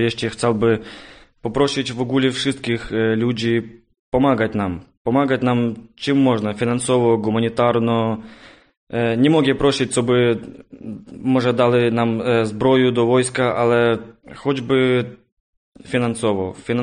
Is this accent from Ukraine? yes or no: yes; Ukraine; Polish is a second language; Dzień dobry … z Ukrainy. Żyję tam wszystkie życie